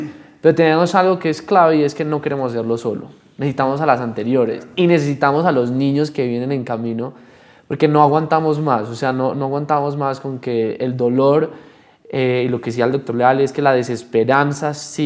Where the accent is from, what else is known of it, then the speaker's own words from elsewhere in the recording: Colombia; un gran reconocimiento como colombiano estar en esa lista